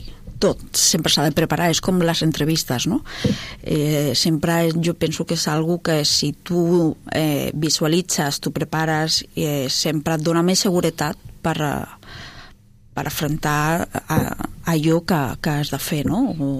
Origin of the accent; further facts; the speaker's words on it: Mollet del Vallès, Catalonia, Spain; Jo soc de Mollet de tota la vida i ja coneixia aquesta zona.